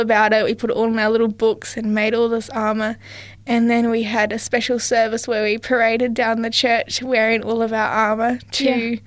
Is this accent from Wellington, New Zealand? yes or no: no; Manawatū-Whanganui, New Zealand; moved away; I am from New Zealand, so I'm a full Kiwi.